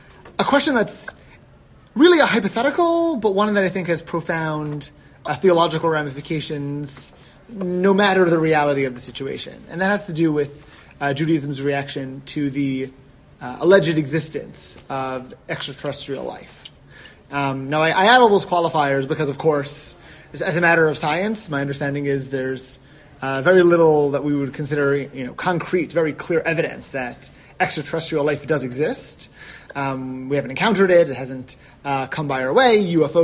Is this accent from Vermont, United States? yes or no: no; New York, United States; New York.